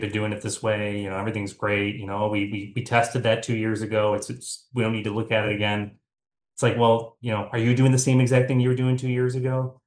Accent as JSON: {"language": "English", "town": "Chicago", "region": "Illinois", "country": "United States", "tie": "born or raised there", "said": "I grew up in the Chicago area. Honestly, I'm a first generation. My father immigrated from Italy."}